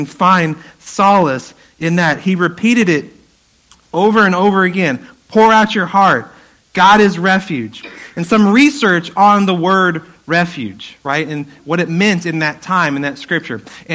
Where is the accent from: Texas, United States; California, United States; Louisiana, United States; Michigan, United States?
Texas, United States; Spring; if you know the Houston area, I grew up in the Spring area, and I went to Westfield High School.